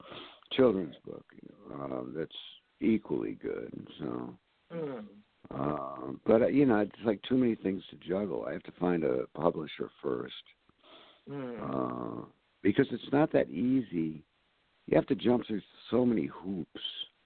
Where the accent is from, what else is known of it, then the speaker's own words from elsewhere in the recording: Boston, Massachusetts, United States; born there; also born or lived in Phoenix; Prior to that, I was born in the Boston area.